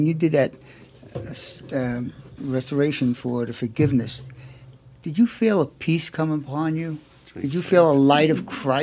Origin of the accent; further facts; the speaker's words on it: Brooklyn, New York, United States; because I'm from Brooklyn and my pronunciation isn't as good as Palmer.